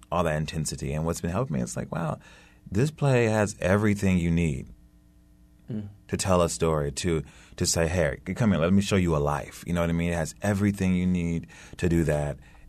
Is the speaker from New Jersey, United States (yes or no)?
no; Los Angeles, California, United States; Yeah, I'm from L.A., though.